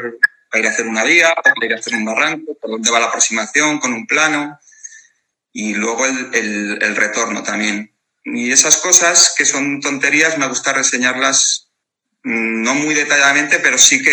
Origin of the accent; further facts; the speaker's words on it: Benavente, Castile and León, Spain; Yo no soy de este pueblo, yo soy de Benavente, pero llevo aquí viviendo ya 12 años.